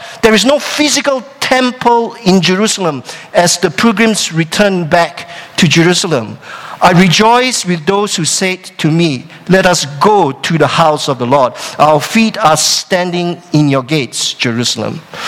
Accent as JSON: {"language": "English", "country": "Malaysia", "tie": "born or raised there", "also_born_or_lived": "Australia", "moved": "as an adult", "lives_now": "Canada", "said": "So I grew up in Malaysia. I went to Australia for my university studies, and then I came to Canada to go to theological college. And so as I reach this portion of life called middle age"}